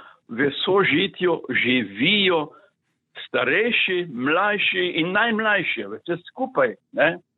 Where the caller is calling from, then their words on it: Styria, Slovenia; iz Štajerskega, in poslušam to vašo oddajo